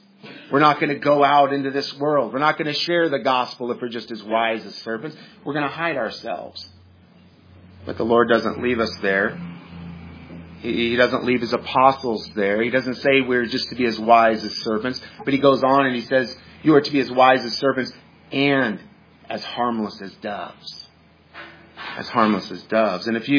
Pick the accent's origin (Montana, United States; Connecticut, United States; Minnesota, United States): Montana, United States; I grew up in Montana, and in Montana we had quite a few rattlesnakes